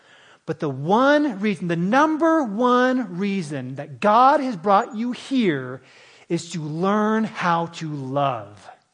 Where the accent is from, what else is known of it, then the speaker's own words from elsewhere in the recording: United States; I grew up in the Navajo Reservation. My parents are missionaries there.